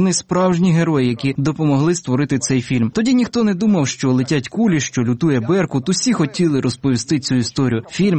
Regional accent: Israel; Ukrainian is a second language; now in Russia; Я народився в Росії, виріс в Ізраїлі, вже понад 15 років живу в Росії

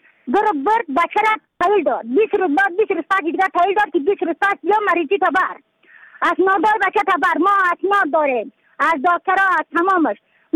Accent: Badakhshan, Afghanistan

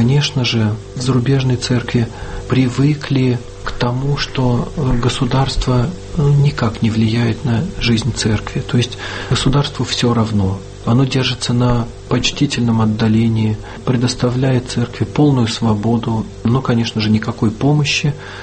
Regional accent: Saint Petersburg, Russia; born there; Я родился в Петербурге.

